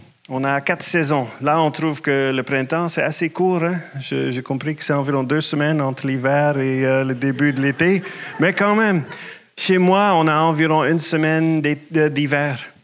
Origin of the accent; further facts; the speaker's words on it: Netherlands; now in Canada; je vivrais plus aux Pays-Bas, là où j'ai grandi, là où toute ma famille est restée. Donc, en 2002, c'est la première fois que je suis venu au Québec.